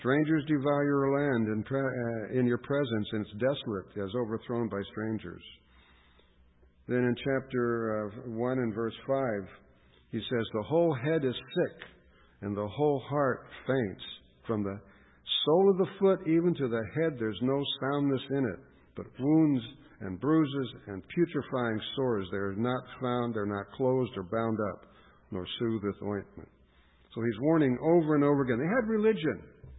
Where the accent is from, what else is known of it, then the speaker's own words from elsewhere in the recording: United States; it's hard for me to say this as an American and as a believer.